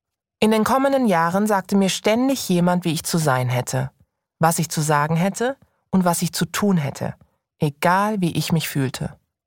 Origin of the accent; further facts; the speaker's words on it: Karlsruhe, Baden-Württemberg, Germany; Jedes Mal, wenn ich in meiner Heimatstadt Karlsruhe bin, laufe ich hier vorbei